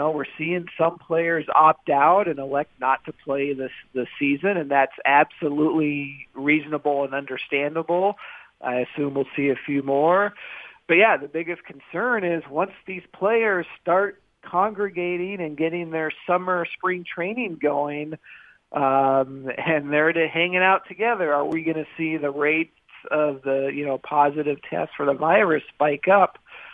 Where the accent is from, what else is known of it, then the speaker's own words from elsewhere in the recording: Seattle, Washington, United States; I'm from Seattle.